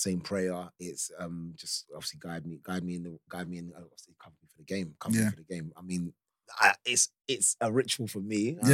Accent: Woolwich, London, United Kingdom; So, I'm from Southeast, though, originally. So not Dulwich, Southeast. I'm from Woolwich, originally.

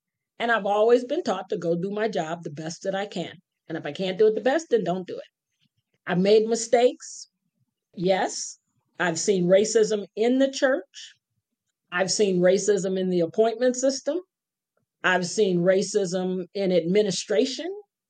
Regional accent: Buffalo, New York, United States; I grew up in Buffalo, New York. I was a part of the very first desegregation program there. I grew up poor.

